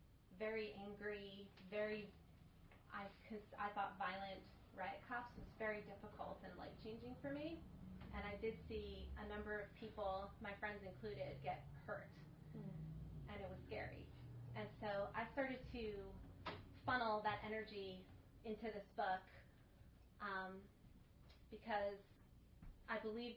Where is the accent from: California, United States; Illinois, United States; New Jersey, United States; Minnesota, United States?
New Jersey, United States; Cherry Hill; In Cherry Hill, New Jersey.